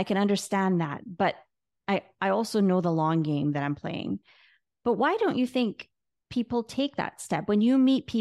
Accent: Barbados; born there; I was born in Barbados.

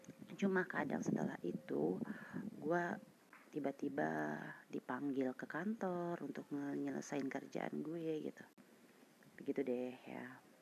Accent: Sumatra, Indonesia; Gue juga orang Sumatera lah, makanya suara gue ngebas begini walaupun gue cewek. Gue kerja di Sumatera, cuma beda provinsi dengan Sumateranya tempat kelahiran gue.

